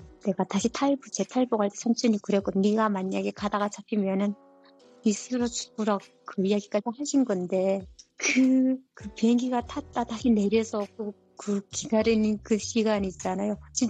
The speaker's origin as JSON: {"language": "Korean", "country": "North Korea", "accent": "North Korean dialect", "lives_now": "South Korea"}